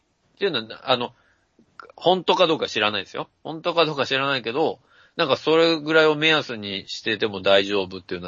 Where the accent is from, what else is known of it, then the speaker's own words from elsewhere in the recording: Yokkaichi, Mie, Japan; 結構離れてるけど、うちの実家でも、音楽聞こえてたよねって、この前帰った時、兄貴に確認したら、いや、聞こえるよって言ってたから、やっぱ聞こえてたんですよ。四日市市民だったらわかるはず